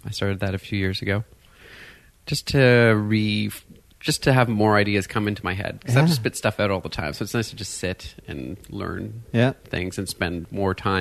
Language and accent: English; Montreal, Quebec, Canada; Well, for me, the significance of growing up in Montreal in that environment is that culture, language, these things are so important.